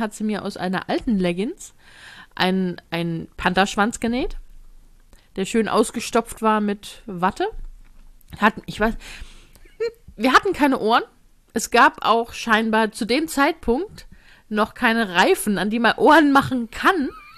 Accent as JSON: {"language": "German", "region": "Northern Germany", "country": "Germany", "said": "Wir sind Norddeutsche"}